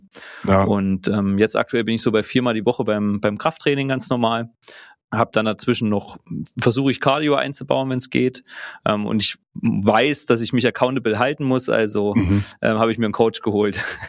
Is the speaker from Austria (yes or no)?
no; Saxony, Germany; Aufgewachsen bin ich im Vogtland, dort in der Ecke Plauen, noch ein bisschen weiter östlich, also eigentlich direkt an der tschechischen Grenze, muss man dazu sagen. Vogtland ist ja bekannt für das zänkische Bergvolk, wo ich ja auch irgendwie angehörig bin.